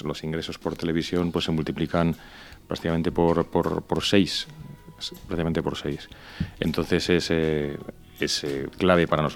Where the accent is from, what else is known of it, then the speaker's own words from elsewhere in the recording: Palencia, Castile and León, Spain; moved away as an adult; now in Mallorca, Spain; soy de Palencia y que de Mallorca, pero llevo ya aquí viviendo más años realmente que Mallorca. Tengo 51 ahora y llevo aquí desde el 99. Uh-huh. Me casé en el 2001, o sea que llevo aquí ya muchos años.